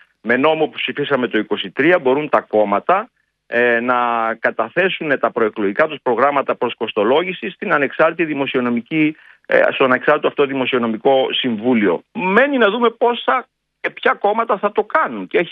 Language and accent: Greek; Thessaly, Greece; λένε στην πατρίδα μου, τη Θεσσαλία.